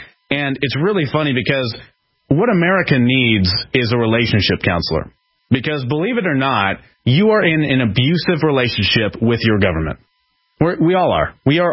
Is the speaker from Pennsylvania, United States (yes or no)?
yes; Philadelphia, Pennsylvania, United States; Okay, I'm from Philadelphia. I know what this is like.